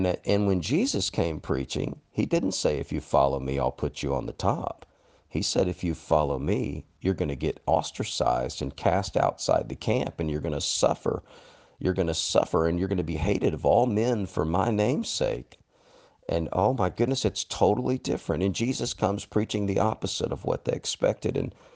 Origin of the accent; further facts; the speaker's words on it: United States; As an American, as somebody who believed in my country